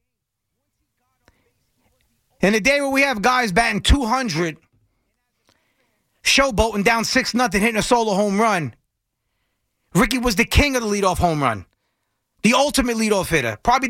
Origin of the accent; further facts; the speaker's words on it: Queens, New York, United States; as a Mets fan and as a kid growing up in Queens, Rickey Henderson was the first quote-unquote showboat that I remember as a child coming up.